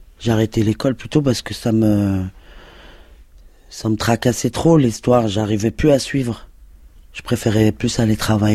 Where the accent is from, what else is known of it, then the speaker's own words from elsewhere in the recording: Rabat, Rabat-Salé-Kénitra, Morocco; Je suis né à Rabat, 25-10-71. J'ai grandi avec ma mère et sa nièce, c'est-à-dire ma cousine, et sa petite fille, elle avait une petite fille, dans un quartier à Rabat, bidonville